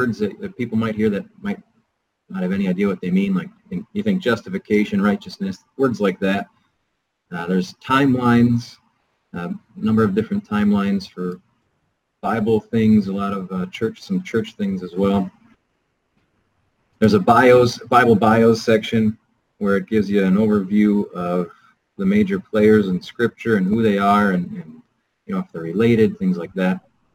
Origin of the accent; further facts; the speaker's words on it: Minnesota, United States; now in Citrus Heights, United States; I'm from Minnesota, so I know how it goes out there.